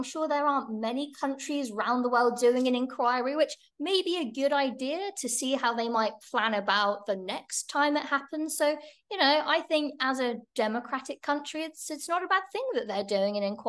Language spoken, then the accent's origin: English; United Kingdom; Well, I do, because it's my home country.